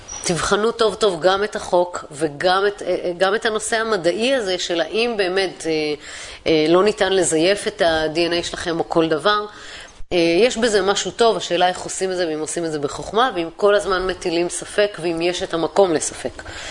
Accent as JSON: {"language": "Hebrew", "town": "Tel Aviv", "region": "Tel Aviv District", "country": "Israel", "tie": "born there", "said": "במיוחד שנולדתי ביד אליהו, זה יכול להיות לרעתי."}